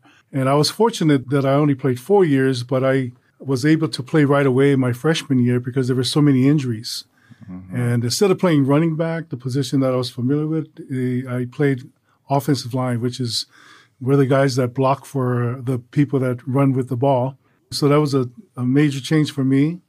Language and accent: English; Hawaii, United States; I grew up in Kuhio Park Terrace, which is one of the low-income housings here in Hawaii, the biggest one in Hawaii.